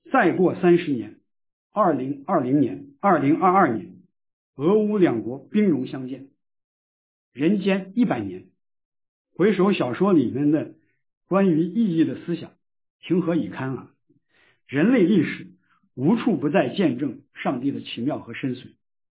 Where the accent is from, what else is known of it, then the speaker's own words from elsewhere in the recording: China; 我是在中国大陆这个出生长大的